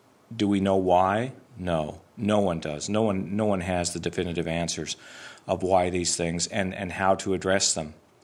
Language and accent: English; Midwest, United States; now in Italy; Yes, it's warm here today in Italy. It has been a very warm winter. I'm from the Midwest in the United States.